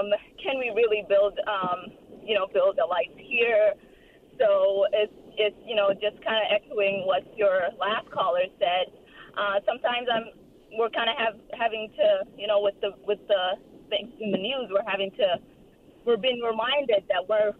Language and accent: English; Somalia; now in Minneapolis, United States; I'm originally from Somalia. And I live in Minneapolis, so this is kind of the second largest settlement of Somalis outside of Somalia.